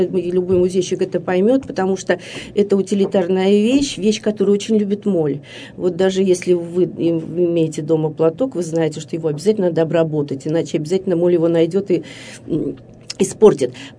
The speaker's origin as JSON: {"language": "Russian", "town": "Yekaterinburg", "region": "Sverdlovsk Oblast", "country": "Russia", "moved": "as an adult", "said": "Я тоже такой переселенец, ну, 20 века. Я приехала из Екатеринбурга, тогда еще из Свердловска, после института, после университета, молодой искусствовед"}